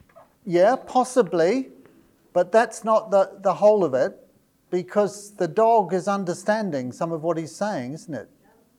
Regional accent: New Zealand; So I took that as a Kiwi, as a green light.

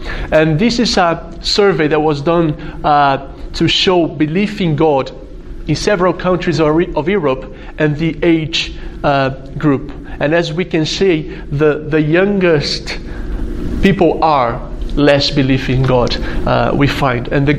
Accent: Brazil; now in Granada, Spain; I live in southern Spain, in Granada. Though I'm originally from Brazil, I'm also Italian by nationality

